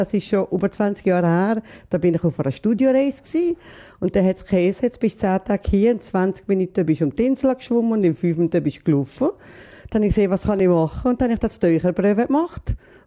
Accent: Valais, Switzerland; wenn ich in der Innerschweiz bin, bin ich eine Walliserin, eine Oberwalliserin. Und ich bin gerne eine Italienerin, oder?

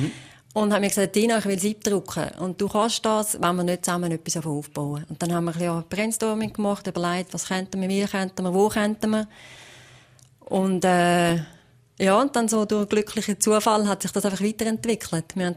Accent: Valais, Switzerland; eigentlich ist Wallis mein Heimatkanton.

